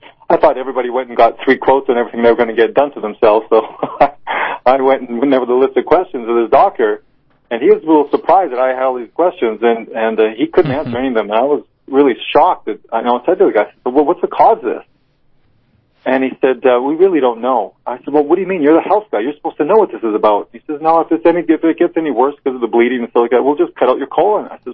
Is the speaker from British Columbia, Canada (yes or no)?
no; Transcona, Manitoba, Canada; I was brought up in Transcona, and I lived there till I was 17